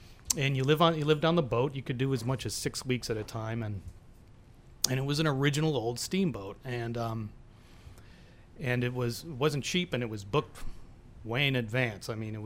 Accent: Chicago, Illinois, United States; Everybody either came right out of New Orleans, or in my case, I was from Chicago.

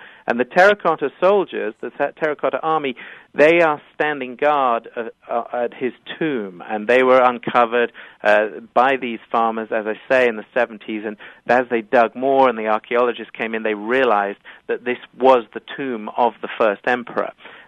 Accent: England, United Kingdom; oh, go on, I'm English.

